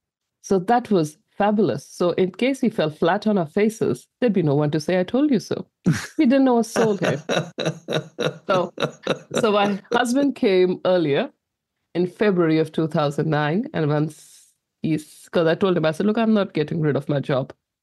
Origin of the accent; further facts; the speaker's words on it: Punjab, India; And we come from Punjab. So we are Sikhs, a small minority religion in India, and Punjab, so if I have to describe something, it's when I was growing up, it was wheat fields as far as the horizon, golden, till where the eye could see.